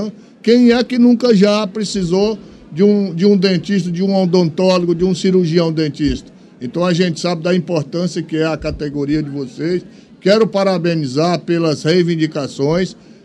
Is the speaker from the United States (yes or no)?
no; Tocantins, Brazil; Eu sou do Tocantins. Represento o meu estado com alegria grande, uma satisfação imensa. Eu fui vereador lá no estado de Tocantins por 3 mandatos